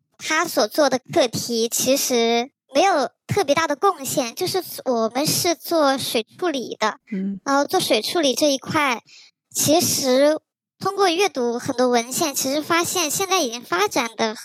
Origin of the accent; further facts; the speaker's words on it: Chengdu, Sichuan, China; 我来自成都，然后就读的是一所普通的双非大学